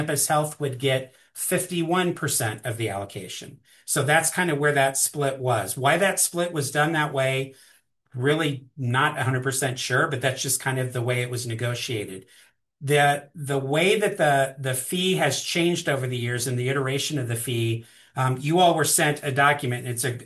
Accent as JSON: {"language": "English", "town": "Indianapolis", "region": "Indiana", "country": "United States", "said": "I've been here since 2018. I hail from Indianapolis, Indiana."}